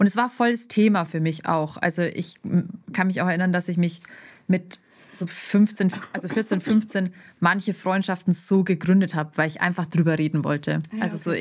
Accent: Bavaria, Germany; ich bin in Bayern groß geworden.

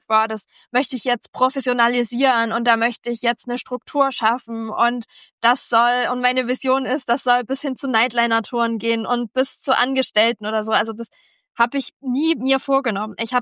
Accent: Dresden, Saxony, Germany; eine A-Cappella-Popband aus Dresden, das ist meine alte Heimat.

